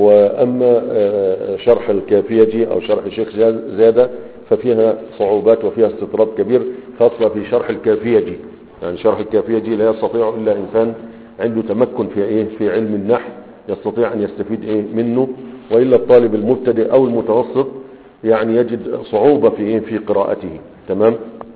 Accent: Egypt; فما زال عندنا في مصر يقول لك عربجي

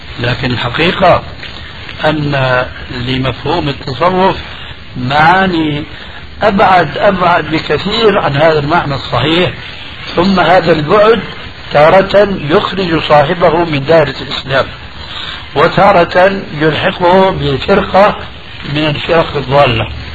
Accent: Syria; عندنا في سوريا

